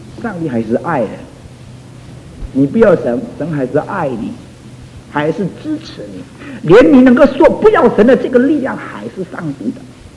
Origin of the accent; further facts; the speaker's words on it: China; 我们中国人呢、啊，还多多少还有一点点客气呢、啊。